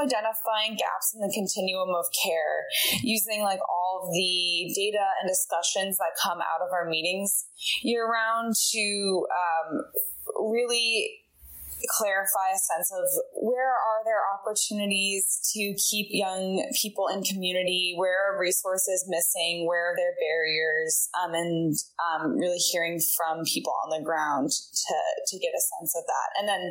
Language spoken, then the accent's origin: English; Portland, Maine, United States; I grew up in Portland in Maine, and I went away for undergrad and then came back